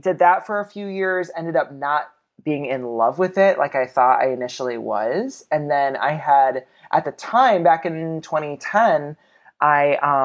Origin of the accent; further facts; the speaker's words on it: Benton Harbor, Michigan, United States; now in Grand Rapids, United States; I've born and raised and have lived in Michigan my whole life. I'm originally from Benton Harbor, St. Joe, Michigan. I moved to Grand Rapids actually originally for cosmetology school